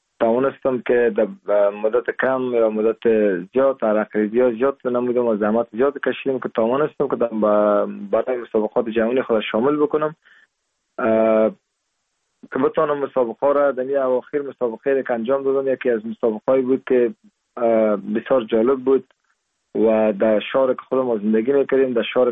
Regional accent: Parwan, Afghanistan; born there; در سال 1373 در استادی سیاوبرد ولایت پروان متولد شدیم

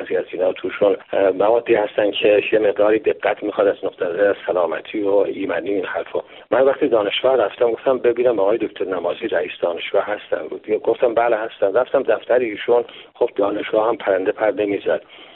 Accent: Iran; now in Canada; من دلم به حال وطنم ایران میسوزه

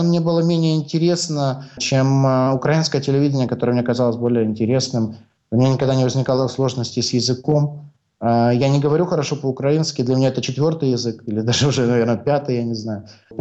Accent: Russia; born there; Слышите, русский язык — это мой родной язык.

